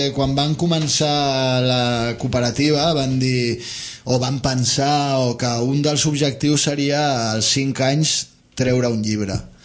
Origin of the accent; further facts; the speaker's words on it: Sants, Catalonia, Spain; Jo sóc de Sants, no hi visc, però ara treballo. Després d'uns quants anys he tornat al barri.